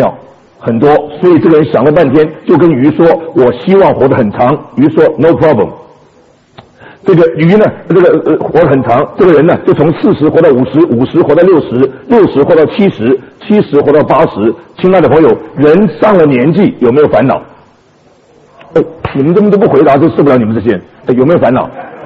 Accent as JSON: {"language": "Chinese", "region": "Beijing", "country": "China", "tie": "born or raised there", "accent": "Beijing", "said": "我小时候住在北京，我晓得我会讲京片子"}